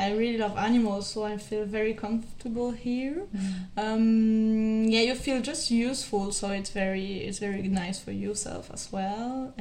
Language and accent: English; Switzerland; English is a second language; now in Sri Lanka; Switzerland. Yeah, yeah, in the French part.